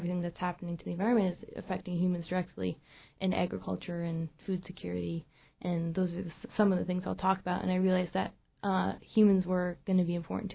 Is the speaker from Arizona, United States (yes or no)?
no; Sitka, Alaska, United States; So I guess growing up in Sitka, obviously fell in love with the environment at a young age